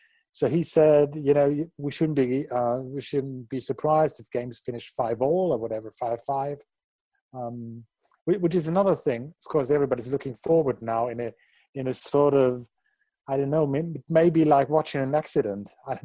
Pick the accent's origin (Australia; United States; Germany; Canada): Germany; Dortmund, North Rhine-Westphalia; And, I'm from Dortmund.